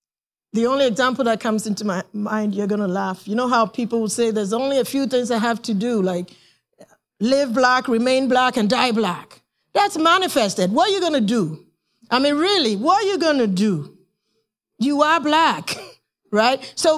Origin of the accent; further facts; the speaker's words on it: Long Island, New York, United States; I mean, when I was growing up in Long Island, I knew some people who were millionaires.